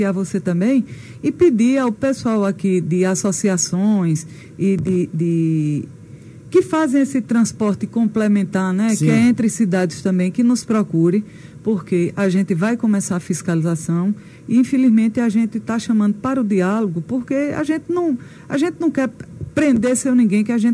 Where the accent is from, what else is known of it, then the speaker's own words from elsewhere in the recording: Serra Talhada, Pernambuco, Brazil; Hoje em Serra Talhada, eu sou de Serra Talhada, né?